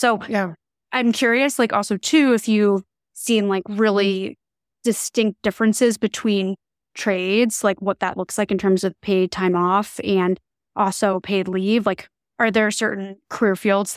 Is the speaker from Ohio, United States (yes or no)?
no; New Jersey, United States; And I'm originally from New Jersey.